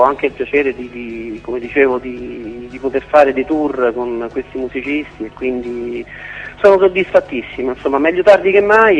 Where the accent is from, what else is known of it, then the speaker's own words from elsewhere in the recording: Rome, Lazio, Italy; Poi anche un'altra cosa, vedi, io sono di Roma e ovviamente quindi frequento il giro dei musicisti romani